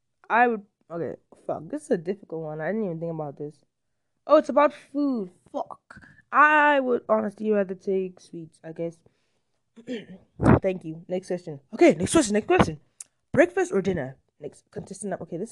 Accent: South Africa; Because I am South African, like, I grew up in South Africa.

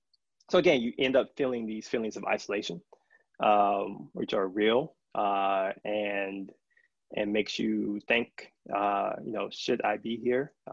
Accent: North Carolina, United States; So I grew up in North Carolina, in the South, where you already have these racial tensions and divisions.

